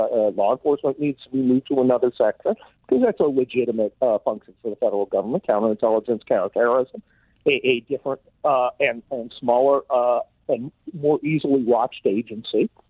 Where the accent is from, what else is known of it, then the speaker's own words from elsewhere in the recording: United States; I'm an American citizen and I serve my country